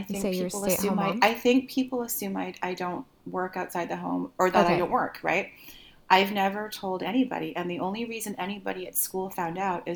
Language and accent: English; Canada; I was living in Seattle and I'm Canadian.